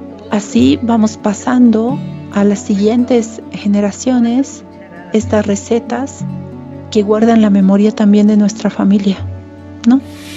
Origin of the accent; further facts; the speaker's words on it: Bolivia; soy boliviana y vivo en Cochabamba, la capital gastronómica de Bolivia.